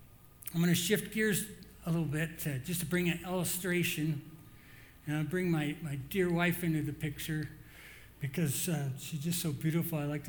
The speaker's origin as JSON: {"language": "English", "region": "Midwest", "country": "United States", "tie": "born or raised there", "said": "I grew up in the Midwest and it's cold. It can be really cold."}